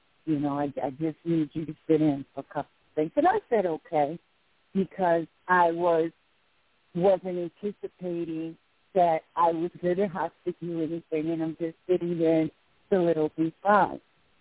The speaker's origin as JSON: {"language": "English", "town": "Chicago", "region": "Illinois", "country": "United States", "lives_now": "Las Vegas, United States", "said": "And after moving to Las Vegas and being able to see it live, I'm from Chicago"}